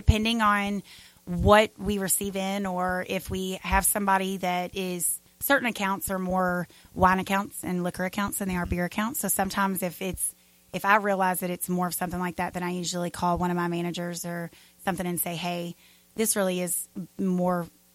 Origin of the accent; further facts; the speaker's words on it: Boulder, Colorado, United States; I'm from there. I'm from Boulder.